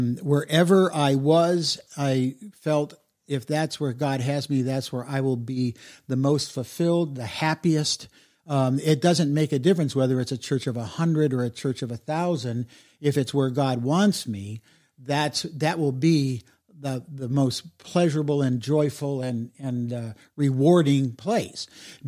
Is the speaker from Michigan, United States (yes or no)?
yes; Birmingham, Michigan, United States; also born or lived in Detroit; When we moved from Detroit to Birmingham, Michigan, we couldn't find one of those, so we went to an Episcopal church, but the family sort of drifted away.